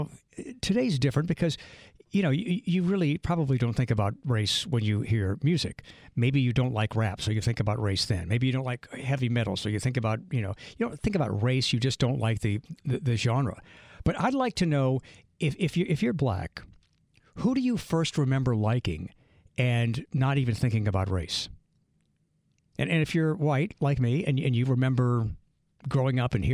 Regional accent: New York, United States; My parents raised me on … I grew up in New York.

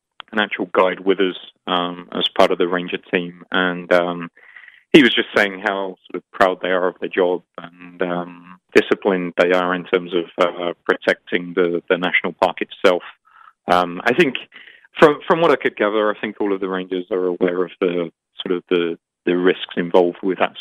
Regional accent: United Kingdom; I mean, me being British, there's a UK government website you can log on

